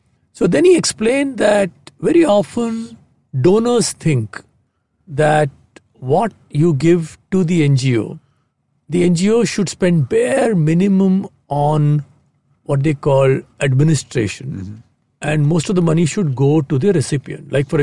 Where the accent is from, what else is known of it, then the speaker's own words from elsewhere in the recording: Andhra Pradesh, India; What you're saying is very interesting because my home state is Andhra.